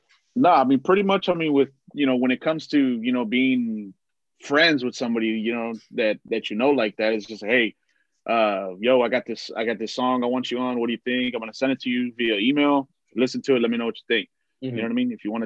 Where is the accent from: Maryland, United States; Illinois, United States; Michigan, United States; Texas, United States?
Texas, United States; Donna; also born or lived in Dallas; I was a baby. So I was raised in Donna. I was born in Dallas, raised in Donna.